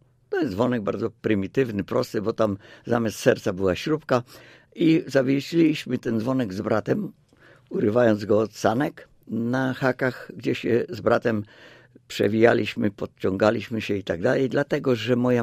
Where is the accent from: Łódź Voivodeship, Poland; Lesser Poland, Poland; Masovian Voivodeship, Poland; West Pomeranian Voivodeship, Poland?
Masovian Voivodeship, Poland; Mława; born there; a ja się urodziłem w Mławie w 1945 roku